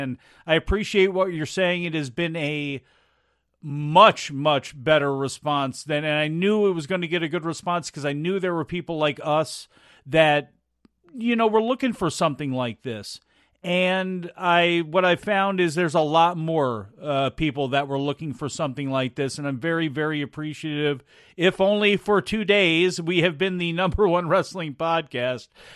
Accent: East Coast, United States; And I'm from the East Coast. I loved news radio.

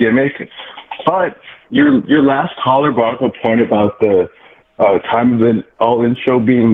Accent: California, United States; I'm from California.

